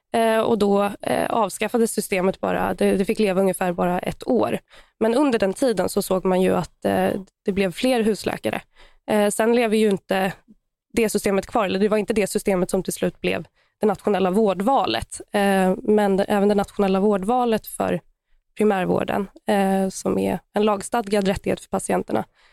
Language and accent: Swedish; Stockholm, Stockholm County, Sweden; eftersom att jag är stockholmare själv och därmed också patient i regionen